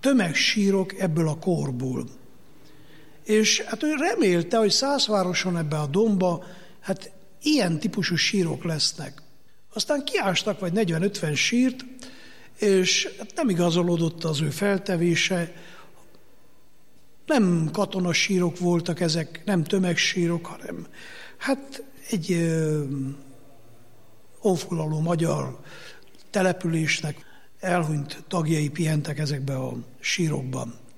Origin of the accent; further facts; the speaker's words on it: Transylvania, Romania; én, mint erdélyi szerzetes